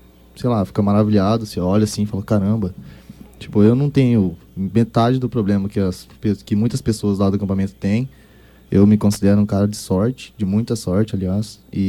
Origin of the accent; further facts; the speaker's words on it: Campo Grande, Mato Grosso do Sul, Brazil; now in Dourados, Brazil; Sou de Campo Grande.